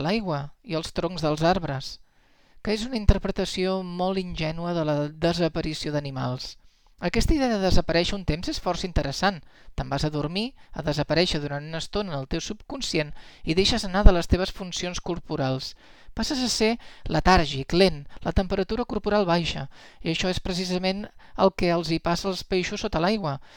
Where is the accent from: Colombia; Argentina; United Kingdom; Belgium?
Belgium; i també a Bèlgica, d'on sóc jo